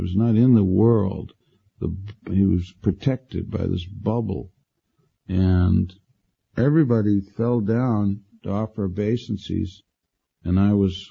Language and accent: English; Canada; also born or lived in Vancouver; I went to my hometown after I joined in San Francisco, and then I was Canadian in the USA, so I went back to Canada